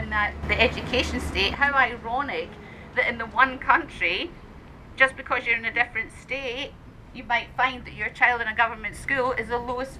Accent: Scotland, United Kingdom; I grew up in Scotland in the Thatcher years in a mining village.

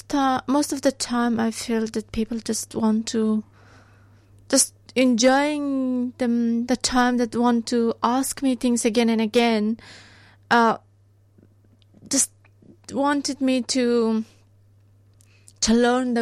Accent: Afghanistan; English is a second language; moved away as an adult; I grew up in Afghanistan.

